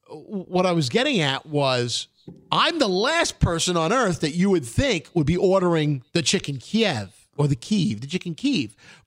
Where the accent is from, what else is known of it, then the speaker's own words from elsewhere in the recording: Brooklyn, New York, United States; I grew up in Brooklyn Which was a culture. And of course, we grew up in our little circles, in our little neighborhoods.